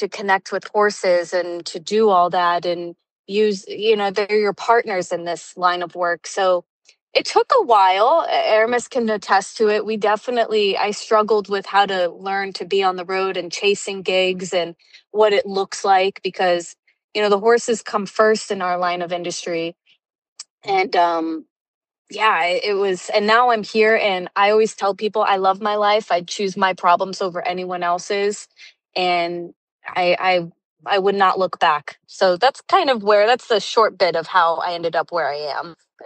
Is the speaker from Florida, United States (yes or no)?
yes; Sarasota, Florida, United States; So we're actually from the same city. So we're from Sarasota, Florida.